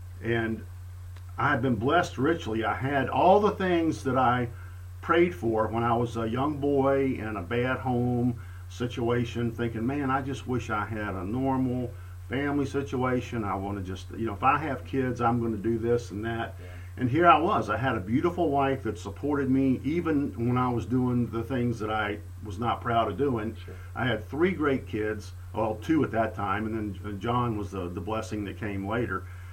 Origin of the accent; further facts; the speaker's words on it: Danville, Virginia, United States; I grew up in Danville, right on the Carolina border.